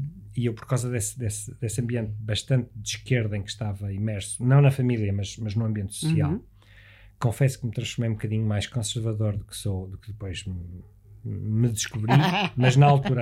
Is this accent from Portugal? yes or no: yes; Porto, Norte, Portugal; mas lembra-te que eu vinha do Porto